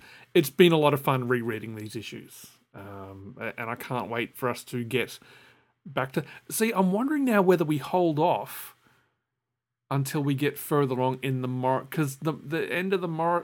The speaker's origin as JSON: {"language": "English", "country": "Australia", "said": "I'm sure he's doing it to taunt us because, oh, we're Australian."}